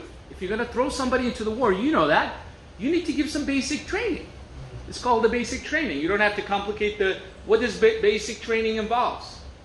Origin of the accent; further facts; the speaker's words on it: Turkey; I was born in Turkey, as you guys know.